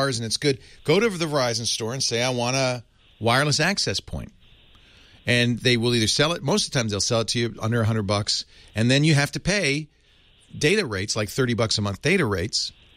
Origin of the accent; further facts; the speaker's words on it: Providence, Rhode Island, United States; I grew up in Providence.